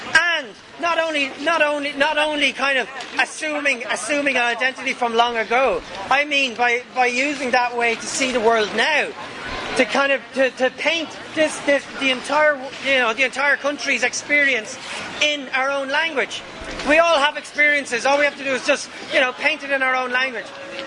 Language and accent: English; Ireland; That's why it's much better that we as Irish people learn our own language from a very young age.